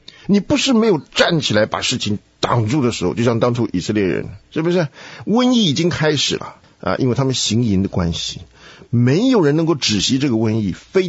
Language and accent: Chinese; United States; 至少这是我们在美国长大的这些人了